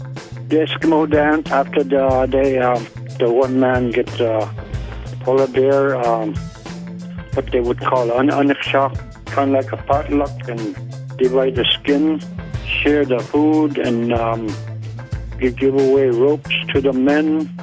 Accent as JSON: {"language": "English", "region": "Alaska", "country": "United States", "tie": "born or raised there"}